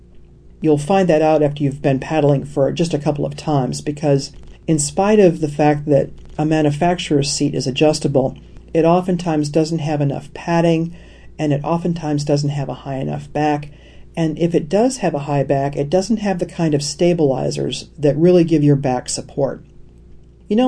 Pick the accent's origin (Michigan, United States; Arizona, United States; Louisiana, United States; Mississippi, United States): Michigan, United States; I found a place that sells rivets back in my home state of Michigan